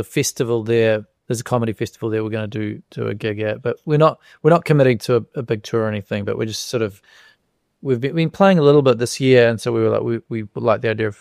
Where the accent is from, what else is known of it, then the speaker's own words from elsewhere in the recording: New Zealand; because we're from New Zealand, we early on write, you know, you might have materialist, you'd have jokes that are very New Zealand specific.